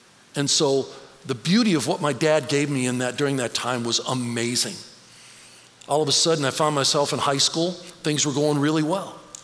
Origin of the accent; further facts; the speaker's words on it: Youngstown, Ohio, United States; I was a kid from Youngstown, Ohio.